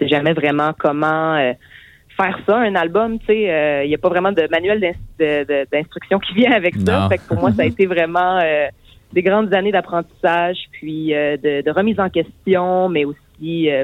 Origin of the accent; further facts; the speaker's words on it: Quebec, Canada; la musique populaire que je viens de la Beauce aussi